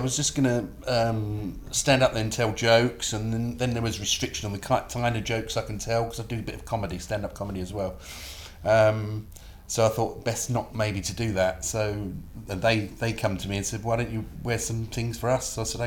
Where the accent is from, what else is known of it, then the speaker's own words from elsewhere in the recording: London, United Kingdom; now in Gillingham, United Kingdom; In London, South London, Peckham. Yep, from when I was born in East Dulwich, and then we lived in Peckham till I was about 13, then we moved to Dulwich, West Dulwich, and say currently I live in Gillingham.